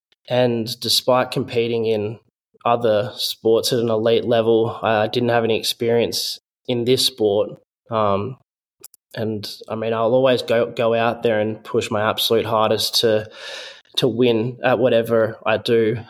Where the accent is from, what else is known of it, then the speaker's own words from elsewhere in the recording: Australia; And being an Australian athlete was a big disadvantage.